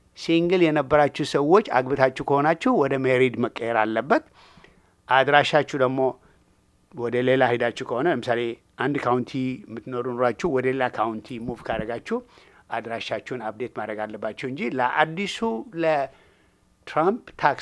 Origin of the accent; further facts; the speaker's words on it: Tigray, Ethiopia; ትግርኛ የትግራይ ሰው ነኝ እኔ። ትግርኛም አማርኛም ሙራግኛም ወዳለሁ።